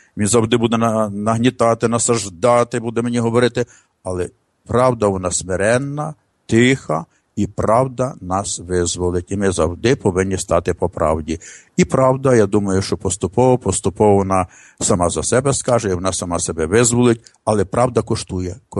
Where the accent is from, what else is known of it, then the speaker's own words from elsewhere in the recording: Poland; Дивіться, я поляк, але я переживаю за Україну, боюсь за Україну і так далі.